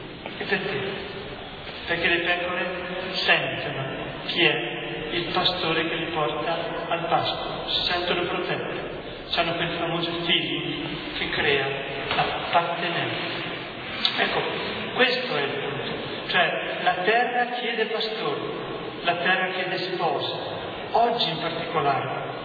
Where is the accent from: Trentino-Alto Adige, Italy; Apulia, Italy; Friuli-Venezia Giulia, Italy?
Trentino-Alto Adige, Italy; Io sono trentino, mio nonno è stato 10 anni nelle miniere d'America